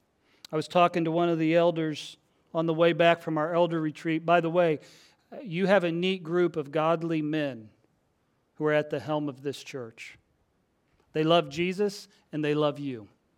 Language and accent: English; Midwest, United States; And I'm from the Midwest, where the leaves turn a million different colors and they fall.